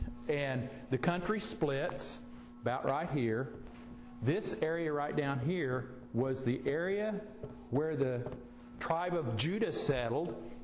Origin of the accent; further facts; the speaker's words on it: Noble, Illinois, United States; I come from Noble, therefore I'm a Nobelite.